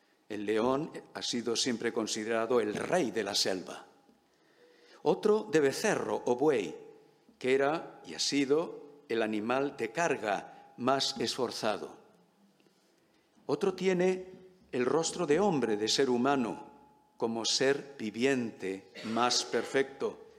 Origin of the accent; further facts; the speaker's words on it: Málaga, Andalusia, Spain; born there; yo soy malagueño de nacimiento, entonces siempre me ha gustado el mar y contemplar el mar.